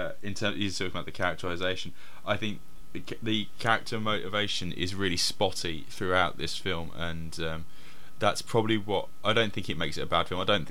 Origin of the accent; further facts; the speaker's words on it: United Kingdom; I'm British. For British people, comic books means the Beano and the Dandy, or people of my age anyway.